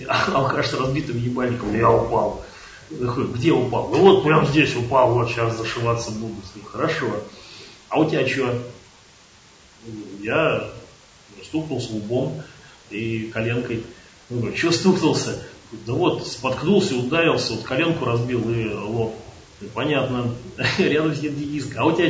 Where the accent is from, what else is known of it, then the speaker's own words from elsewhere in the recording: Ryazan, Ryazan Oblast, Russia; Я вот из Рязани.